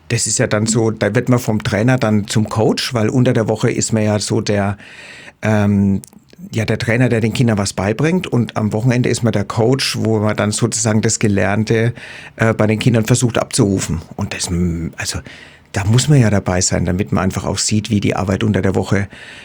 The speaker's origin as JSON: {"language": "German", "region": "Bavaria", "country": "Germany", "accent": "Lower Franconian", "said": "Also ja, ich bin ein Unterfranke und ich hoffe, es hört man."}